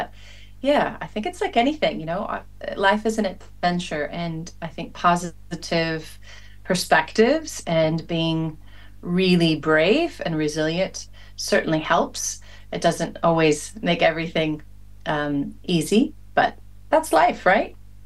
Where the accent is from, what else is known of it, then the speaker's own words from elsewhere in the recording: Oregon, United States; now in New Zealand; I was a kid growing up in Oregon, and then I'd say that here in New Zealand, and it was, you know, met with a lot of confusion.